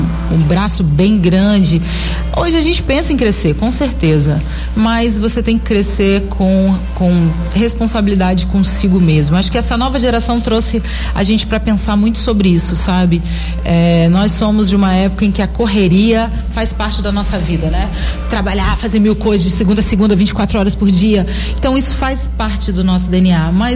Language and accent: Portuguese; Espírito Santo, Brazil; nós somos capixabas, né? Como já falamos aqui anteriormente, saímos do Espírito Santo